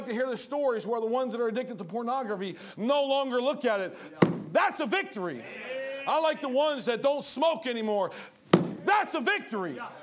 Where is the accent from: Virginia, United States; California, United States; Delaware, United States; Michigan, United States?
Delaware, United States; Smyrna; We're from Smyrna. We don't know crime at this time in Smyrna.